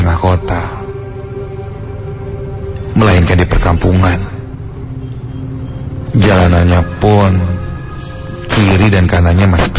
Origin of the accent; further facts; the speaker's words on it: Garut, West Java, Indonesia; now in Bandung, Indonesia; Sebenarnya asalku dari Garut. Di Bandung aku tinggal ngekos di dekat perusahaanku itu. Keluargaku semua berada di Garut.